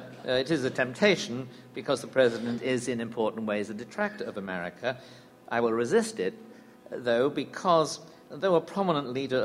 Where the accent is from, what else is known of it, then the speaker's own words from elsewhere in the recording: United Kingdom; I am not an American. I remain a loyal subject of Her Majesty Queen Elizabeth II of Great Britain and Northern Ireland.